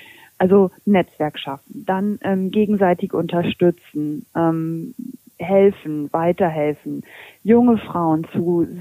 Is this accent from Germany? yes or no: yes; Lower Saxony, Germany; ich bin ja also auch ein Kind der Region. Ich komme zwar aus dem Landkreis Kloppenburg, habe gearbeitet in Flechtau und auch in der Region eigentlich immer.